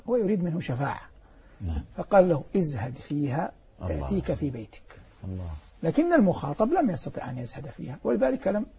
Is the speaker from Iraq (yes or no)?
no; Hejaz, Saudi Arabia; يوجد عندنا في الحجاز كثير العتر